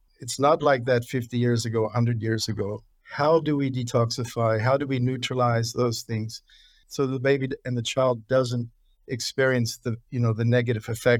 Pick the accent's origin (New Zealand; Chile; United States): New Zealand; growing up in New Zealand